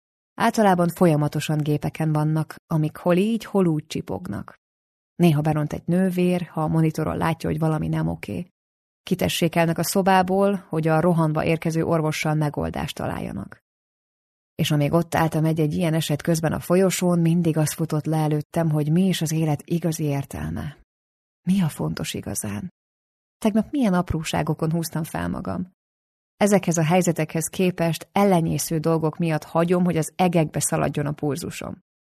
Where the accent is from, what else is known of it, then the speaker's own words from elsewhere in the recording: Tolna, Hungary; főleg abban a kis faluban, Tolna megyében, ahol én felnőttem.